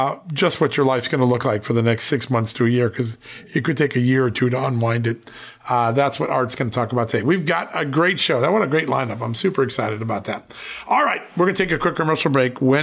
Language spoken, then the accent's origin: English; Virginia, United States; You're a neighbor to my home state of Virginia.